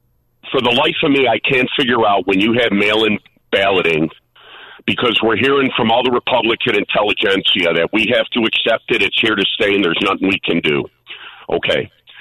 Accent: Chicago, Illinois, United States; I grew up in Mount Greenwood. He's talking about the houses are worth five times as much in Mount Greenwood as they were when I lived there.

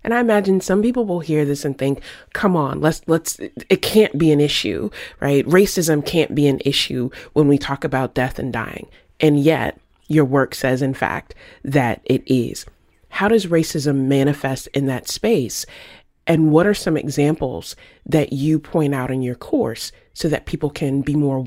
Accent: the South, United States; I grew up in the South. And so to this day, I'm from a place where there are Black cemeteries and white cemeteries.

